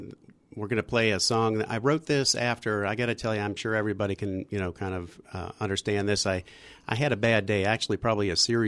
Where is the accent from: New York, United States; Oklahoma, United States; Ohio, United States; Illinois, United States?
Ohio, United States; Cleveland; also born or lived in North Carolina / Pittsburgh, United States; I was born in Cleveland, Ohio. They used to call it the Mistake on the Lake.